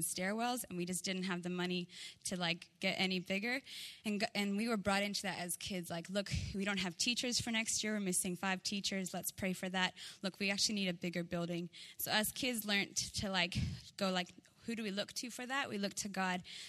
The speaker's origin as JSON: {"language": "English", "country": "Kazakhstan", "tie": "born or raised there", "also_born_or_lived": "Australia", "said": "My two parents and two sisters, we grew up in Central Asia, so in a country called Kazakhstan."}